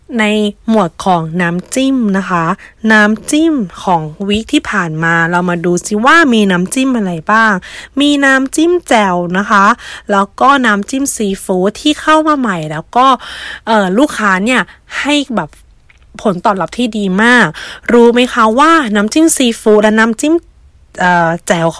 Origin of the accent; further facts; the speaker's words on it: Si Racha, Chonburi, Thailand; ฐานการผลิตที่อำเภอศรีราชาจังหวัดชลบุรีนะคะเป็นบ้านเกิดแม่ค้าเองค่ะ